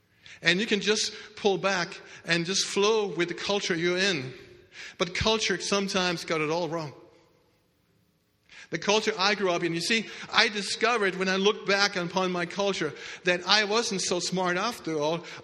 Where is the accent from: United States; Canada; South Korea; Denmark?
Denmark; growing up in Denmark, I thought I found the truth